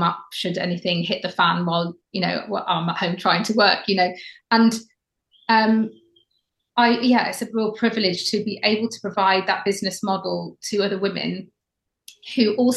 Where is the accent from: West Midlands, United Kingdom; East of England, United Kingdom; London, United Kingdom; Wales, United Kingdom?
Wales, United Kingdom; I should know this being a Welsh woman myself, but I am not very in touch with the Welsh system anymore.